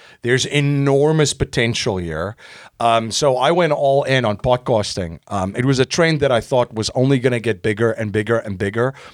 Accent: South Africa; growing up in South Africa, I grew up during a very interesting time there.

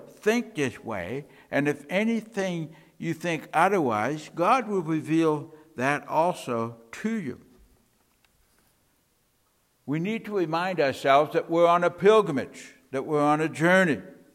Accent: Canada; now in United States; I'm still a Canadian citizen. I live here in the United States, but I have my resident alien card.

